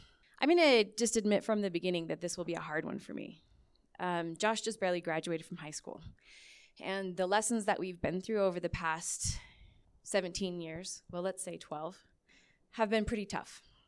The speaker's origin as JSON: {"language": "English", "region": "Utah", "country": "United States", "tie": "born or raised there", "said": "So when I was growing up in Cache Valley, the monarch butterfly was a part of my life growing up."}